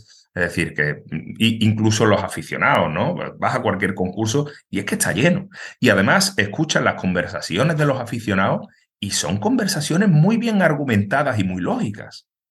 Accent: Pilas, Andalusia, Spain; en Pilas, que es de donde yo soy

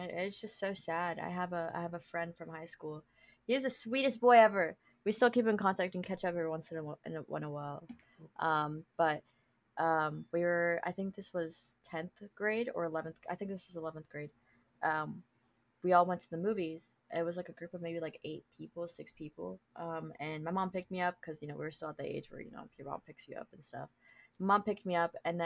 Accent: Argentina; Argentina, so we're probably a little bit related.

